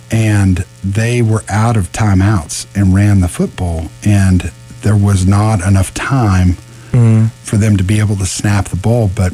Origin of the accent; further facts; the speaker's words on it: Oklahoma, United States; I told you that I'm originally from Southwest Oklahoma.